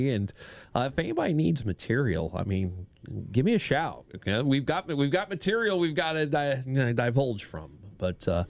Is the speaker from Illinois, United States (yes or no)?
yes; Effingham, Illinois, United States; So, fun story, Effingham, my hometown, for several years was